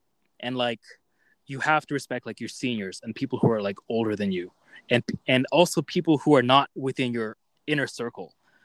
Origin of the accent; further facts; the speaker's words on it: Canada; because I'm from Canada, right? Like our Western culture